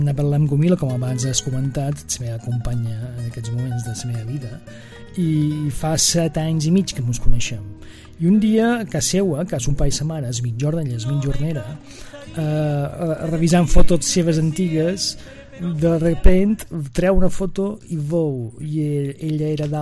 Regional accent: Balearic Islands, Spain; accent: Menorcan; els companys, entre cometes, se n'en fotien un poc del meu accent en menorquí.

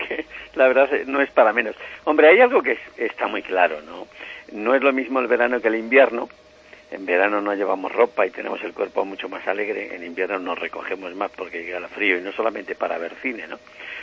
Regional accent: Andalusia, Spain; yo como andaluz puedo llevar

